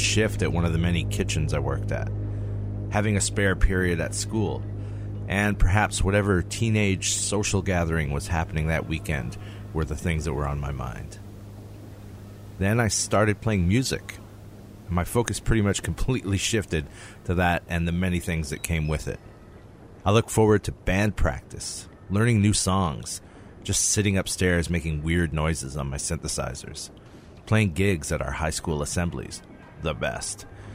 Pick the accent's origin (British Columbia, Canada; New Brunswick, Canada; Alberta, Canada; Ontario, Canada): Ontario, Canada; growing up in Northern Ontario, it also meant basically spending two whole months outdoors.